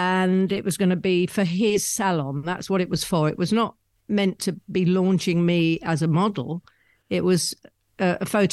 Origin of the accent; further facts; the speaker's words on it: England, United Kingdom; accent: northern; Sorry about my northern accent.